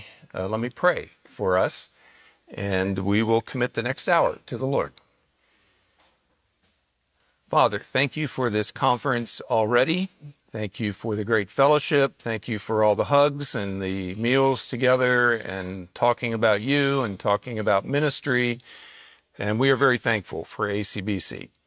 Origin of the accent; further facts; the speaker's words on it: Westminster, Maryland, United States; And then I grew up near Westminster, Maryland, near Gettysburg, and I developed an interest in the Civil War.